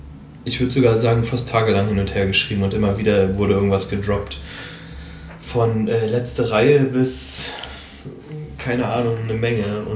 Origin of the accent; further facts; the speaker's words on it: Berlin, Germany; Aber ich komme auch aus Berlin